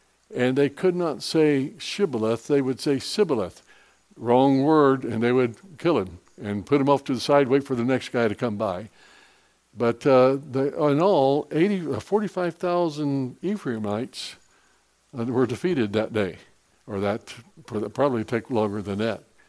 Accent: England, United Kingdom; As an Englishman, I cannot, and I've told on it, I cannot, what do they call it, twill your R's.

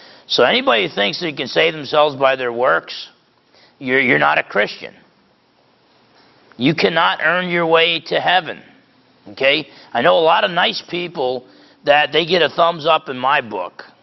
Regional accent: New Jersey, United States; I grew up in New Jersey. I don't like to turn the other cheek.

